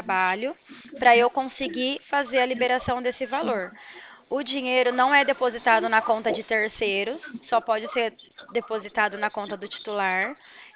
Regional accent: Porto Ferreira, São Paulo, Brazil; Eu sou de Porto Ferreira, estado de São Paulo.

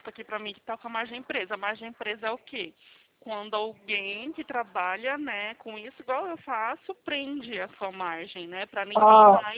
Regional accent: São Paulo, Brazil; Eu sou de aqui de São Paulo.

